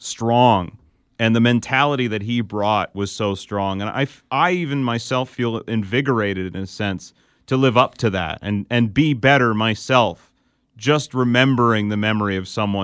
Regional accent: Philadelphia, Pennsylvania, United States; you know, I'm from Philly. He was a Lower Merion guy. It's a big impact in my old community

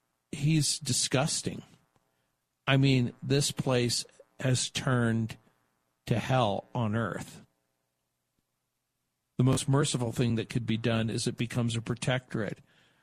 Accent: New Orleans, Louisiana, United States; born there; I was born in New Orleans, and voodoo is popular in Louisiana and the Caribbean and Haiti and New York.

